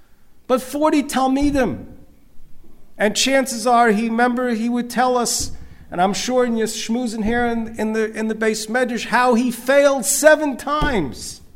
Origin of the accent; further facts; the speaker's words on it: New York, United States; My early years growing up in New York in the Radzina Shtibel